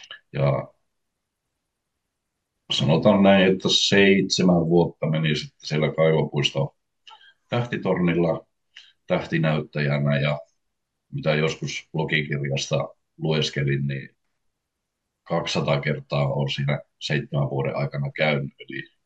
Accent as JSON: {"language": "Finnish", "region": "Kainuu", "country": "Finland", "tie": "born there", "also_born_or_lived": "Oulu", "said": "Ja olen syntynyt Kainuussa 83, eli 42-vuotias tällä hetkellä. Ja suurimman osa elämästäni olen viettänyt Oulussa."}